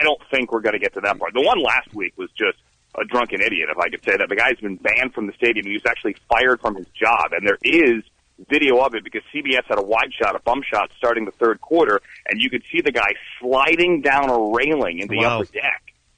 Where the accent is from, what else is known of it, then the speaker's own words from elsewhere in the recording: United States; Well, I don't know all the intricacies of hockey because I'm an American